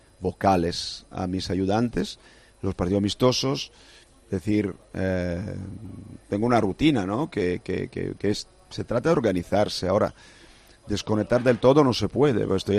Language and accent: Spanish; Brescia, Lombardy, Italy; Spanish is a second language; also born or lived in Marbella, Spain; cuando me dicen, yo soy de Brescia y soy de Marbella. Ese es esos son mis sentimientos de pertenecer.